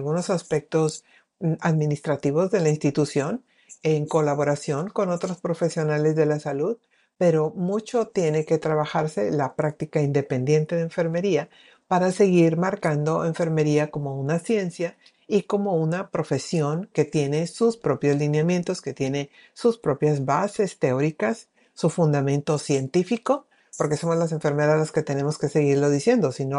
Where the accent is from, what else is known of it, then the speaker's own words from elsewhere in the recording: Mexico; Entonces ahora estamos muy habituados a ello en la universidad, en mi país, en México.